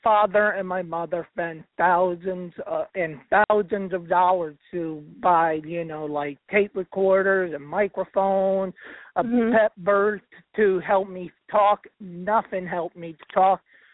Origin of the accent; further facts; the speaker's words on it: Latham, New York, United States; just a few minutes from my hometown of Latham. The school is in Troy, New York, one of the suburbs of Albany.